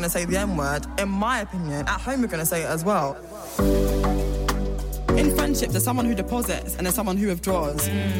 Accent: Jamaica; accent: British; because I'm obviously not from England. Yeah, I know you guys are probably wondering, this accent sounds British. Now I was born and bred in Jamaica and I'll be returning back.

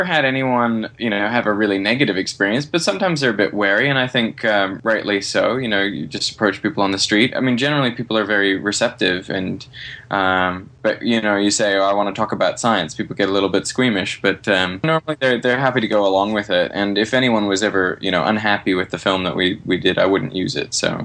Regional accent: Vancouver, British Columbia, Canada; moved away as an adult; also born or lived in Traralgon, Australia / Eastern Canada; now in Australia; I was born in a small town called Traralgon in Victoria. Uh-huh. I grew up in Vancouver, Canada. I did my undergraduate in Eastern Canada, and then I came back to Australia for my PhD, and I've been here for 7.5 years. But that accent doesn't really go away

